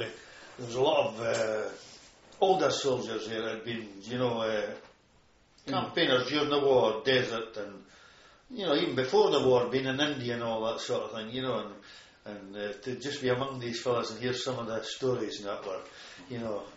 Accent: Perth, Scotland, United Kingdom; born there; I was born in Perth.

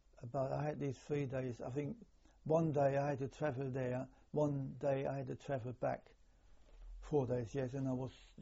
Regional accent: Erfurt, Thuringia, Germany; English is a second language; It is a very, very long journey from the Hela Peninsula to my hometown in Erfurt, which is more or less in the center of Germany.

